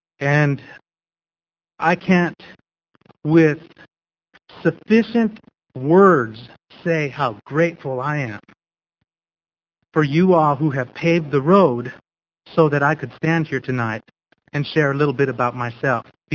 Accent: Las Cruces, New Mexico, United States; born or raised there

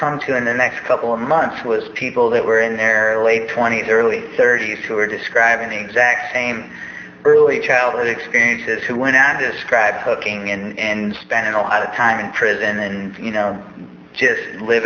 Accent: Detroit, Michigan, United States; I grew up in the Detroit area, so I was 1,500 miles from home.

